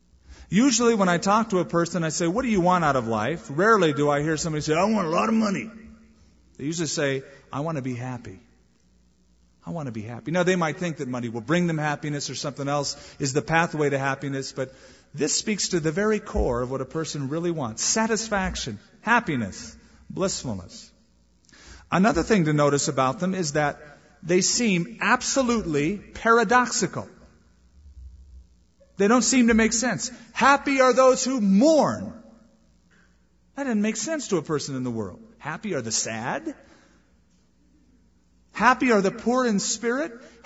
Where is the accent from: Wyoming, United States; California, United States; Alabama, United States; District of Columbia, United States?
California, United States; moved away; Now, I came from Southern California, where by this time Christian music was fully developed and there were lots of recording agencies and studios.